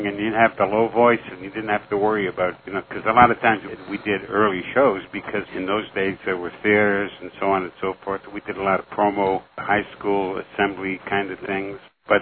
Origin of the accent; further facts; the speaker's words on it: Canada; We said, of course. We know. Are you kidding? We're from Canada.